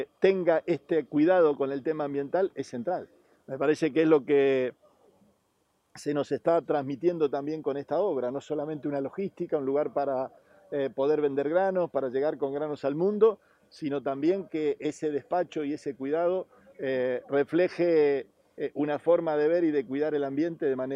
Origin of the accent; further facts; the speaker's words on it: Santa Fe, Argentina; como santafesinos orgullosos de que toda la zona de la hidrovía siga montando infraestructura moderna